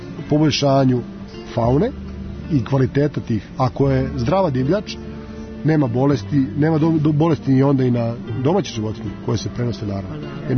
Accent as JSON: {"language": "Serbian", "town": "Bajina Bašta", "region": "Šumadija and Western Serbia", "country": "Serbia", "also_born_or_lived": "Kraljevo / Belgrade", "lives_now": "Novi Sad, Serbia", "said": "Ja sam iz Bajine Bašte u srednju školu u Kraljevo, pa sam studirao u Beogradu, radio u Bajinoj Bašti, sad radim i živim u Novom Sadu."}